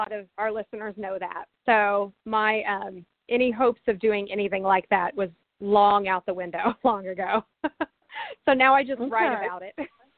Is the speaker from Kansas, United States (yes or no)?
yes; Wichita, Kansas, United States; also born or lived in Overland Park; I grew up in Wichita, Kansas. We had crime, but nothing like New York.